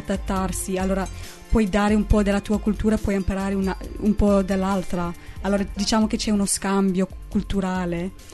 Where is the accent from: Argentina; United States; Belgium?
United States; Italian is a second language; vengo dagli Stati Uniti